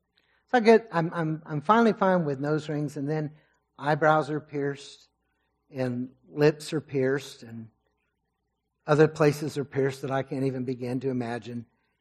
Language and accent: English; California, United States; accent: Californian; With my little bit of Californian, actually a whole lot of California, some Texas, everything.